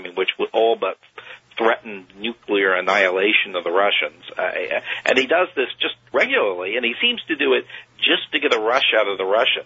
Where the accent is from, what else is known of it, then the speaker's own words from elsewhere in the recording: United States; the instant they recognize I'm an American.